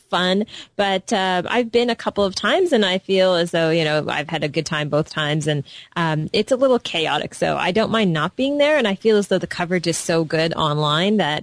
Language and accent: English; Toronto, Ontario, Canada; from Toronto, Ontario, Canada.